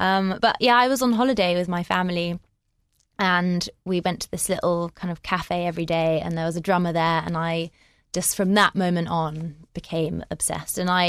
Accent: Bristol, South West England, United Kingdom; now in Brighton, United Kingdom; I am originally from Bristol.

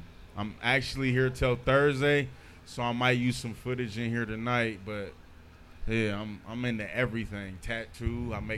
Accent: Indianapolis, Indiana, United States; also born or lived in California / Portland, Oregon; I was born in California in prison. My grandma came, rescued me so I wouldn't get adopted. Moved me to Indianapolis.

